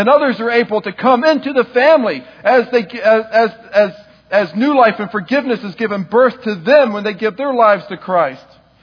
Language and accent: English; Eastport, Maryland, United States; I grew up in Eastport, and when I was a young person, my mother's family was very well known in Eastport and around Annapolis.